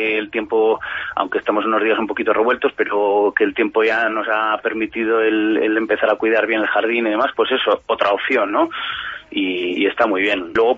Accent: Duruelo, Castile and León, Spain; Somos oriundos de Duruelo y bueno, pues conocemos a los ganaderos de la zona

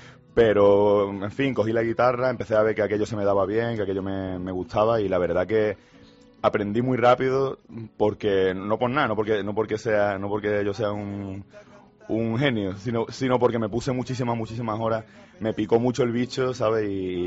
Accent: Andalusia, Spain; yo que soy andaluz y que tengo cerquita el flamenco

